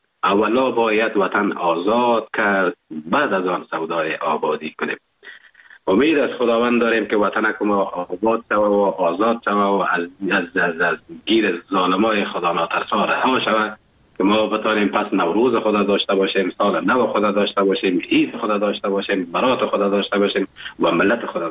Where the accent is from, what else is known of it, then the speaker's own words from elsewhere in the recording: Afghanistan; now in Germany; افغانستان عزیز ما که من هر چقدر برای به ارتباط وطنم بگویم هنوزم کم است، باید است برش بگویم. این همی بود که وقتی که من اروپا آمدم، آلمان آمدم،